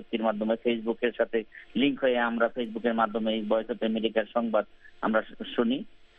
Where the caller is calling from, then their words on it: Gazipur, Dhaka Division, Bangladesh; হ্যাঁ, আমি বাংলাদেশের গাজীপুর জেলাতে আছি।